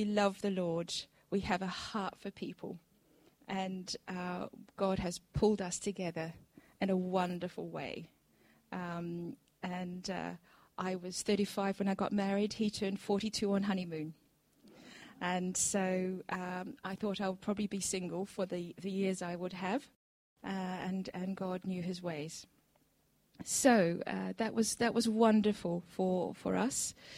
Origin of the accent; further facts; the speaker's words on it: New Zealand; So even though I'm a New Zealander, I'm starting to look for greenery.